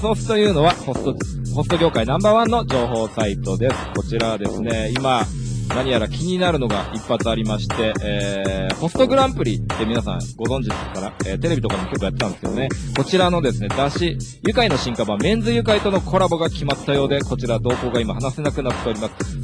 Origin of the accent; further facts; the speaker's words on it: Saitama, Japan; 僕埼玉出身なんでこれですごい憧れて